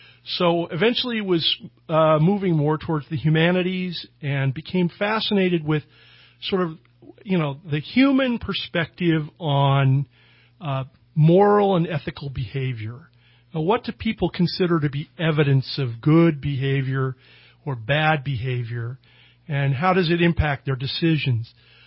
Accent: Bakersfield, California, United States; also born or lived in Santa Maria; I'm a native Californian, a child of the Golden State when it truly was golden. I was born in Santa Maria, California, and went to Bakersfield for junior high and high school.

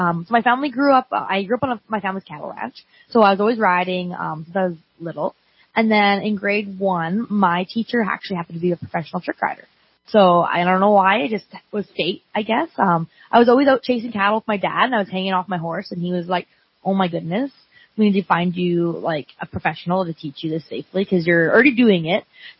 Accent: Canada; which, I mean, we're from Canada, but we're very proud to come down and fly the American flag.

